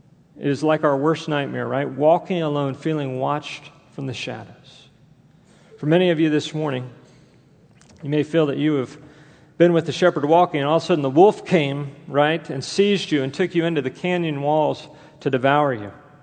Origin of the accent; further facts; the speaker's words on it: Houston, Texas, United States; I want to relay a story that occurred back in my hometown of Houston, Texas. Once again, I have my parents who are here from Houston